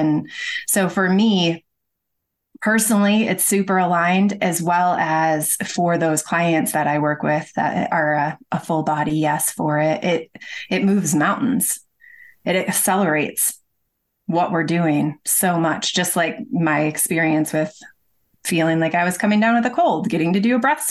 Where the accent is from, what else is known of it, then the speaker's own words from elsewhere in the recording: Midwest, United States; growing up in the Midwest and not feeling fully aligned there, just feeling like there was a different way.